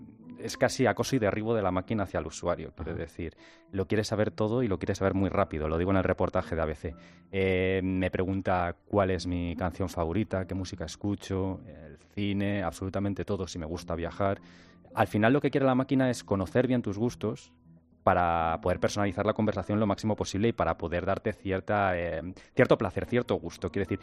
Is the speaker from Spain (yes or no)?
yes; Spain; now in Madrid, Spain; yo soy español y vivo en Madrid